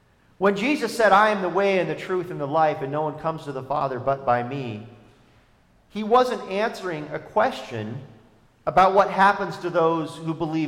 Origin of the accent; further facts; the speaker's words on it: California, United States; It was all very different from what I knew growing up in the Redwoods.